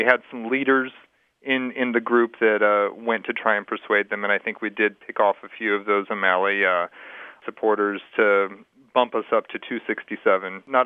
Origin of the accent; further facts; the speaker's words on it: Omaha, Nebraska, United States; also born or lived in Boston / California; I grew up in Omaha, Nebraska. When I went to college, I was in Boston. And then I did a lot of my training in California. So I was in the Bay Area for 12 years before moving to Iowa.